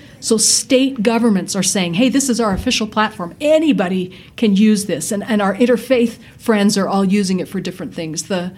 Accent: California, United States; Afghan refugees that are being settled in my hometown of California

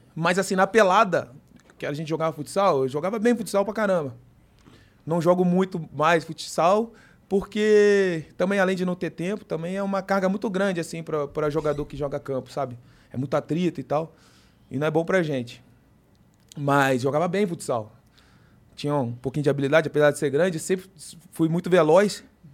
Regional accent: Volta Redonda, Rio de Janeiro, Brazil; Sou de Volta Redonda, nascido e criado

